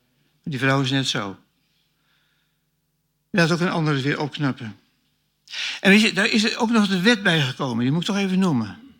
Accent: Lunteren, Gelderland, Netherlands; En ik hoorde vroeger in Lunter, waar ik vandaan kom

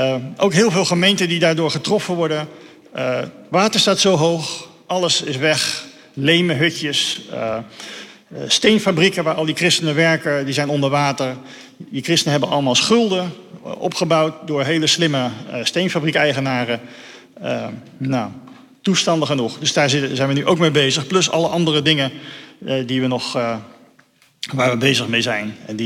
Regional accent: Dedemsvaart, Overijssel, Netherlands; voor degenen die me niet kennen. Ik kom uit Dedemsvaart.

